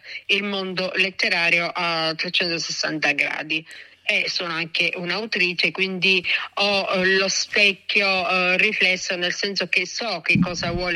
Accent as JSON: {"language": "Italian", "town": "Licata", "region": "Sicily", "country": "Italy", "said": "io sono siciliana, per la precisione sono di Licata, in provincia di Agrigento, la città considerata dei templi."}